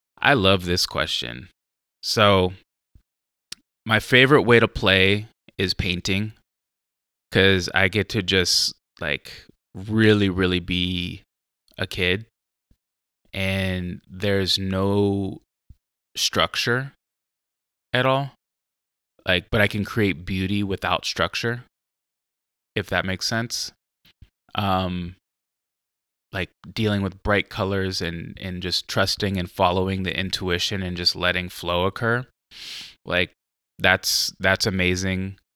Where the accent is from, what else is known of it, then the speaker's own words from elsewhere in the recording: United States; Like they were like growing up in the States, like the Three Ninjas